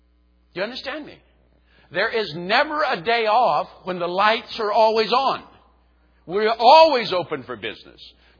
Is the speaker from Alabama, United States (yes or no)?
yes; Alabama, United States; You know, I grew up in South Alabama in a racist family. I learned racism in that atmosphere, okay?